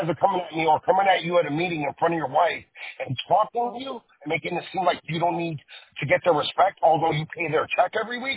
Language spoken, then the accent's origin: English; Brooklyn, New York, United States; Saw that I was from Brooklyn, saw that I was tough, saw that I didn't just shut up to all the guys at work